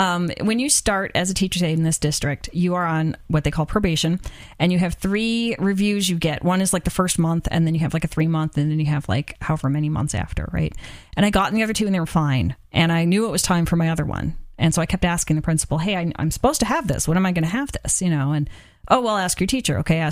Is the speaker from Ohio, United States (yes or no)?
no; Chicago, Illinois, United States; And I'm from Chicago with the teachers unions, right?